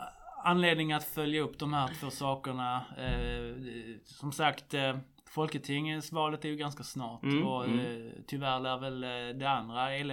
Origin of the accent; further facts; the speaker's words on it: Skåne, Sweden; Och jag är skåning dessutom, så att man har en extra liten så här fling.